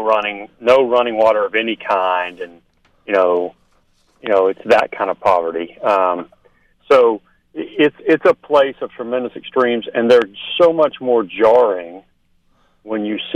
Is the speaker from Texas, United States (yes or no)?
no; Arkansas, United States; I grew up in Arkansas, but it wasn't an Oklahoma fan.